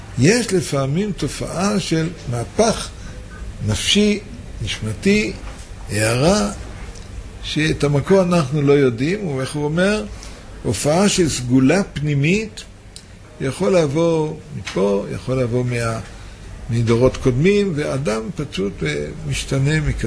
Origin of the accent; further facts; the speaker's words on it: Central District, Israel; אני ממושב ליד לוד